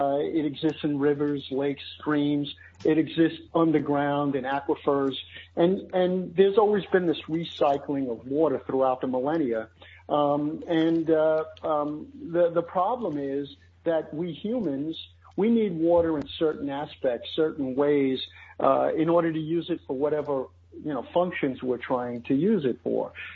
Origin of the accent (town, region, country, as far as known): Queens, New York, United States; born or raised there; accent: Queens English